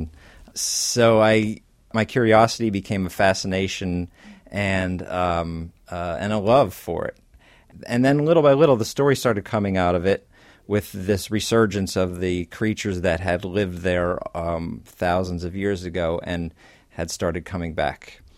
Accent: Pennsylvania, United States; now in Rutherford, United States; I grew up in Pennsylvania and moved to Rutherford, New Jersey in 1995.

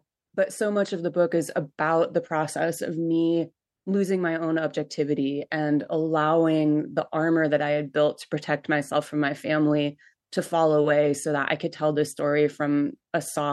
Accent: California, United States; And particularly growing up in Northern California on the West Coast, I was just steeped in so much of that myth of the cowboy that I became really fascinated with it.

